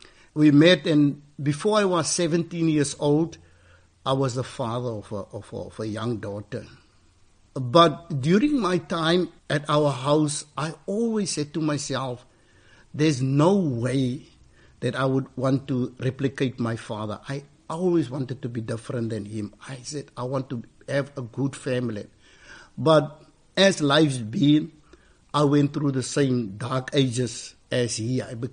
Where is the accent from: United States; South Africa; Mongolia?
South Africa; George, Western Cape; Really, it's a beautiful town. I was born in George. I grew up.